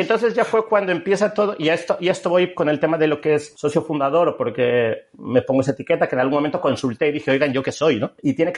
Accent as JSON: {"language": "Spanish", "country": "Mexico", "lives_now": "Vic, Spain", "said": "soy un mexicano que llegó a Vic en el año en que se fundó Gifinet"}